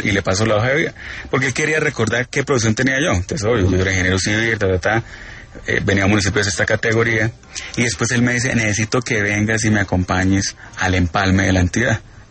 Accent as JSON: {"language": "Spanish", "region": "Santander", "country": "Colombia", "said": "A pesar de que soy santandereano y que teníamos un candidato santandereano"}